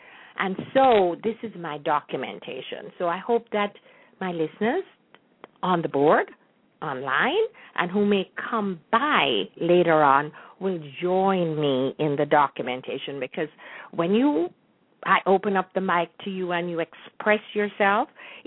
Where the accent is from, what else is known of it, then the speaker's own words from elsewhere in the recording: Jamaica; moved away; I am so passionate about growing up in Jamaica, even though I have not been there in a long time and I perhaps will not go back there to reside.